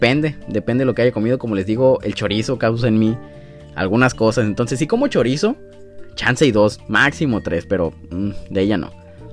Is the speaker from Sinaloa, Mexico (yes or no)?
yes; Sinaloa, Mexico; Pues soy de Sinaloa, soy de la costa, entonces nací sin poder decir la S.